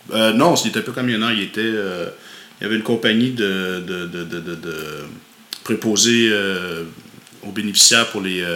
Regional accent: Montreal, Quebec, Canada; born there; je suis né à Sainte-Justine, à Montréal. À l'époque, mes parents habitaient dans le coin de c'était un petit village dans les montagnes

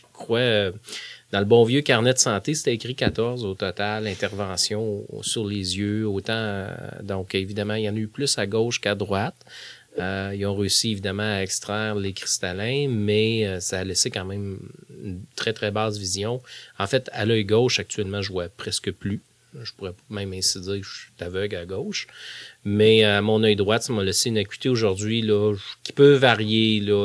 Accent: Lévis, Quebec, Canada; born there; Puis, je suis originaire de cette région-là. Et moi, je suis né à Lévis.

